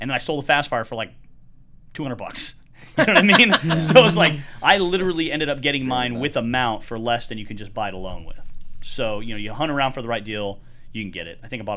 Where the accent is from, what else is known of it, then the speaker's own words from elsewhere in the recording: Western US, United States; I grew up out here in the West where the sun is baking on you all the time out in the open